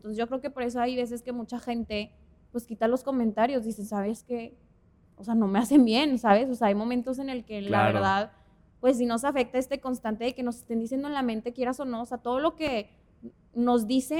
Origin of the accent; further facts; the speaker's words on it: Monterrey, Nuevo León, Mexico; nosotros somos de Monterrey y no generalizo ni nada